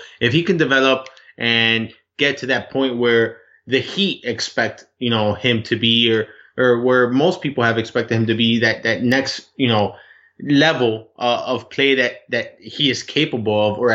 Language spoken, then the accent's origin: English; Miami, Florida, United States; I'm from Miami.